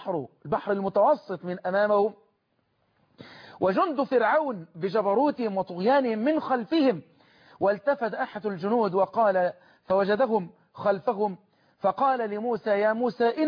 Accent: Egypt

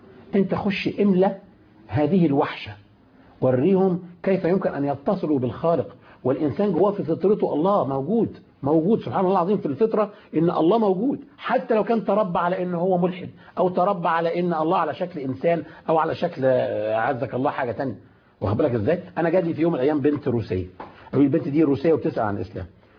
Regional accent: Egypt

